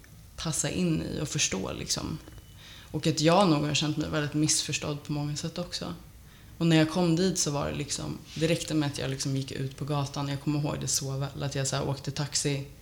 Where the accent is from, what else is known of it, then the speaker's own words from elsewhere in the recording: Stockholm, Stockholm County, Sweden; also born or lived in Turkey; Jag är uppvuxen i Stockholm.